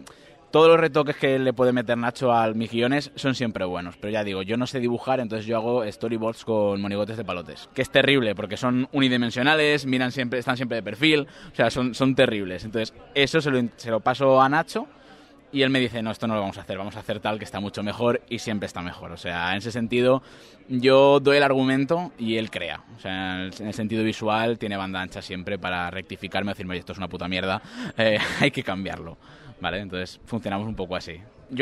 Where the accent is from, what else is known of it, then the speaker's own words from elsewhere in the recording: Villar del Arzobispo, Valencian Community, Spain; También está en mi pueblo, que es Villar del Arzobispo